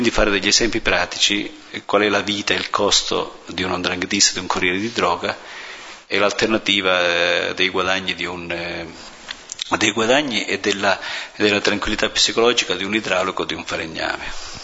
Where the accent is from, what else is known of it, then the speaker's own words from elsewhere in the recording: Gerace, Calabria, Italy; il mio paese è bellissimo. Il mio paese si chiama Gerace ed è bello come Todi o come Gubbio, come Assisi.